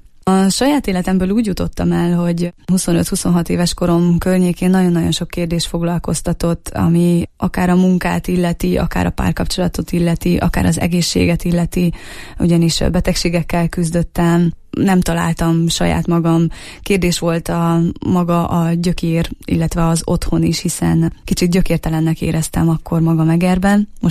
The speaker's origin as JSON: {"language": "Hungarian", "region": "Transylvania", "country": "Romania", "said": "Nagyon fontos hangsúlyoznom, hogy én Erdélyből származom"}